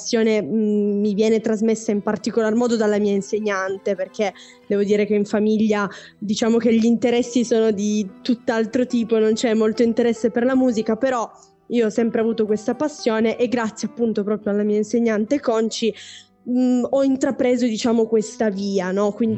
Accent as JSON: {"language": "Italian", "town": "Coazze", "region": "Piedmont", "country": "Italy", "said": "un produttore del mio paese, di Coazze, in provincia di Torino, appunto, che è il paese da cui vengo"}